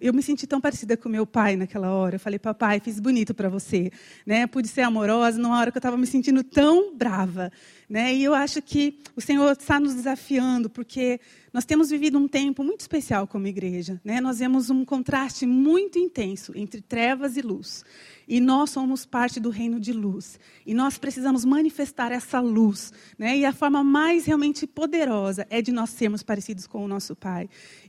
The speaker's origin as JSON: {"language": "Portuguese", "region": "São Paulo", "country": "Brazil", "moved": "as an adult", "said": "eu vim para começar a faculdade com 18 para 19 anos, fui morar direto em Guarapuava. Eu sou do interior de São Paulo, então eu tinha um sotaque um pouquinho mais forte na época."}